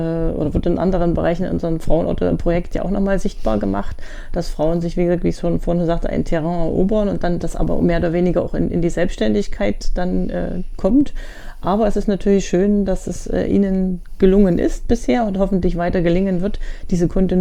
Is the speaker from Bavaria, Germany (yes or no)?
no; Halle, Saxony-Anhalt, Germany; Und ich freue mich auch schon wieder für meine Heimatstadt Halle